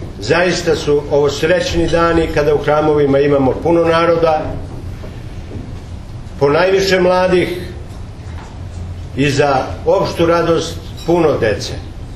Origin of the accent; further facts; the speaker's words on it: Šumadija, Serbia; born there; Obzirom da sam rođen u Šumadijskoj eparhiji i da sam nju, za nju vezan korenima svojim